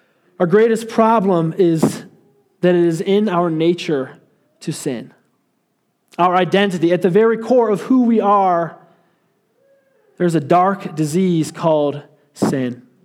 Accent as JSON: {"language": "English", "town": "Chicago", "region": "Illinois", "country": "United States", "said": "I'm from Chicago, so usually the weather's pretty unbearable this time of year."}